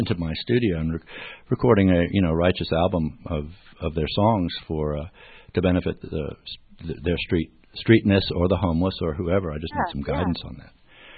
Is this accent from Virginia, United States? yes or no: yes; Virginia Beach, Virginia, United States; in defense of my hometown, there is a lot of great original music going on. It's harder to find it, I think, as in most places in the country, but more so, say, in Virginia Beach.